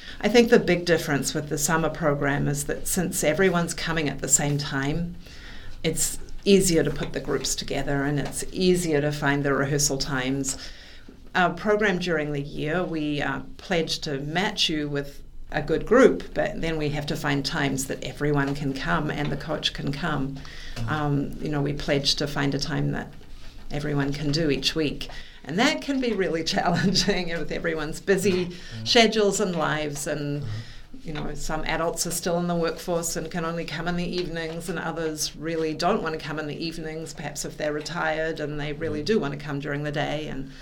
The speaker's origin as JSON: {"language": "English", "country": "New Zealand", "tie": "born or raised there", "said": "As a teenager, I grew up in New Zealand"}